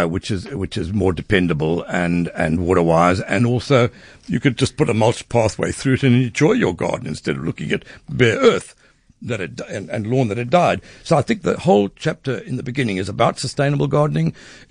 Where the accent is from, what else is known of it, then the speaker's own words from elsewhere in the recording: Durban, KwaZulu-Natal, South Africa; I went back to Durban. I was from Durban in those days